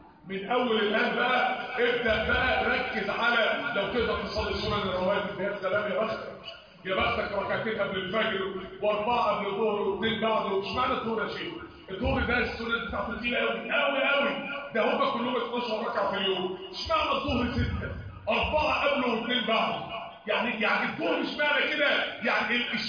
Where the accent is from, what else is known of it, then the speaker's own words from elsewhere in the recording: Mansoura, Dakahlia, Egypt; في مساجد كتير عندنا في المنصوره كتير جدا